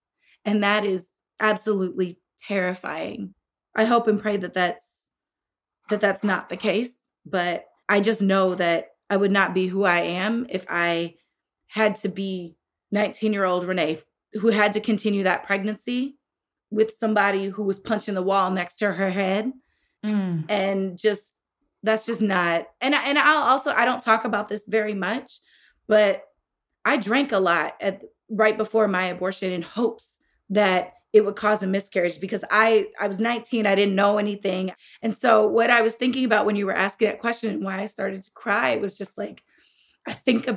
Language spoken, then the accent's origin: English; Illinois, United States; born or raised there